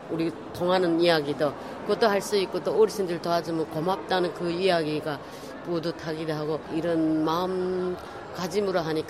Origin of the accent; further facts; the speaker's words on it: North Korea; now in South Korea; 우리 탈북해서 한국에 왔을 때 우리 실제 맨몸으로 왔잖아요.